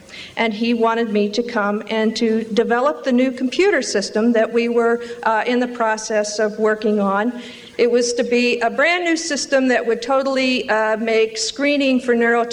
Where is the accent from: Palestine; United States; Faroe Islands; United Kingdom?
United States; Missouri; I want you to know I was born and raised in Missouri, the Show Me State. I talk a little slower